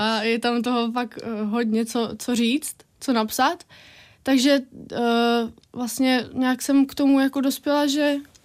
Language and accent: Czech; Rtyně v Podkrkonoší, Hradec Králové Region, Czechia; Já jsem jednou zpívala u nás v Rtyni na Dní města